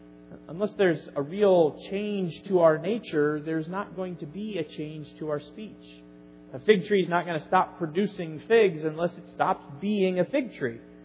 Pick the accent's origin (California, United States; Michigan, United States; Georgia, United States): Georgia, United States; Atlanta; born there; now in Wisconsin, United States; I'm not really from Wisconsin. I was actually born to 2 New Englanders who had moved to Atlanta, Georgia. And I then spent my first 13 years of my life livin